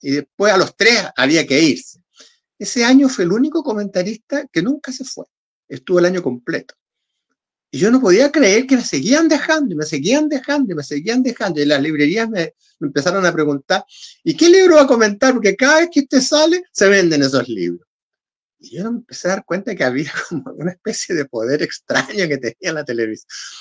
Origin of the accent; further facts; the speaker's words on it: Chile; yo cuando nací no había televisión en Chile. Es decir, yo conocí la televisión a los 16 años